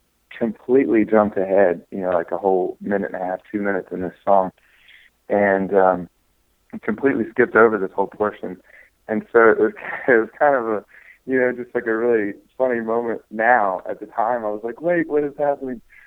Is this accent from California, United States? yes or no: no; Charlotte, North Carolina, United States; the album release that I played just outside of my hometown in Charlotte